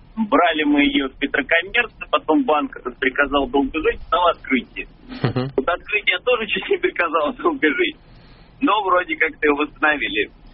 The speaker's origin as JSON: {"language": "Russian", "town": "Volgograd", "region": "Volgograd Oblast", "country": "Russia", "said": "Я из Волгограда"}